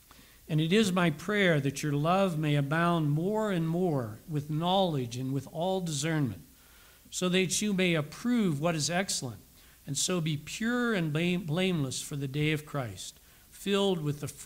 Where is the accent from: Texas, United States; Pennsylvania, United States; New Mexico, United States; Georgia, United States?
Pennsylvania, United States; I think sometimes of the church I grew up in back in Pennsylvania as a young boy, and I spent 21 years in that one church and with my parents and my brothers.